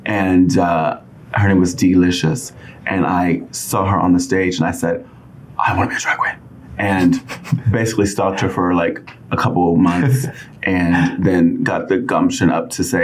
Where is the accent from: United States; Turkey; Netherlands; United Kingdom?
United States; Houston, Texas; Well, I am originally from Houston, Texas.